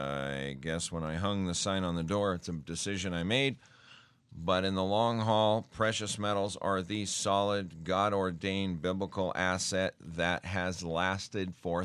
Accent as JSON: {"language": "English", "town": "Spokane", "region": "Washington", "country": "United States", "said": "They say, you're from Spokanee, and I'm like, close enough. So anyway, we're from Spokane, Washington."}